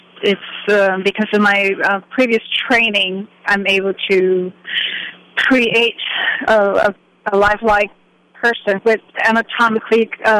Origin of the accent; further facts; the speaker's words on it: Santa Clarita, California, United States; now in Cambria, United States; We come from Southern California, from Santa Clarita, and just came out here because we love paradise.